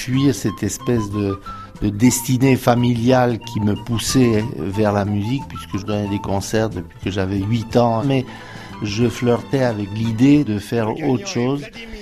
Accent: Romania; French is a second language; moved away as an adult; J'ai fait mes études à Bucarest, je suis imprégné du folklore roumain, donc je le suis resté malgré le fait que j'ai quitté la Roumanie quand j'avais 20 ans.

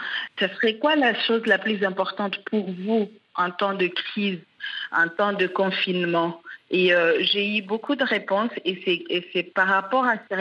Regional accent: Goma, North Kivu, DR Congo; Si je rentre chez moi à Goma, ça serait quoi la chose la plus importante ?

